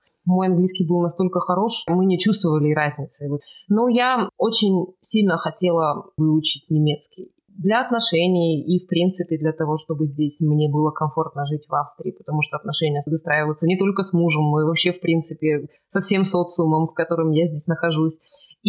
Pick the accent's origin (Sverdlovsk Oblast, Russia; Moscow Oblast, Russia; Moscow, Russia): Sverdlovsk Oblast, Russia; Yekaterinburg; moved away as an adult; now in Austria; Я родилась и выросла в Екатеринбурге. Это большой уральский город.